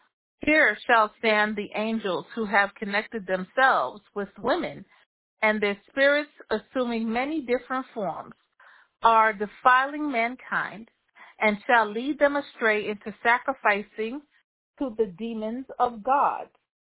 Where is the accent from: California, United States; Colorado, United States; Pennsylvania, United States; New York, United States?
New York, United States; Bronx; I'm from the Bronx, so right out of the Bronx.